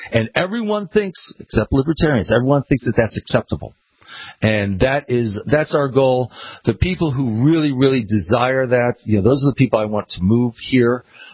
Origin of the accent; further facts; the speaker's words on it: New York City, New York, United States; I'm born and raised in New York City.